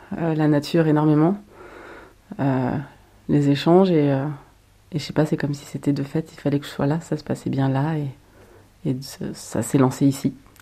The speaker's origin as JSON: {"language": "French", "region": "Nouvelle-Aquitaine", "country": "France", "tie": "born or raised there", "lives_now": "Ardèche, France", "said": "Je viens du Béarn, voilà, dans le 64. Donc j'ai grandi plutôt dans les montagnes, dans le milieu montagnard. Et j'ai un peu bougé partout en France avant d'atterrir en Ardèche à l'arrivée de mon enfant."}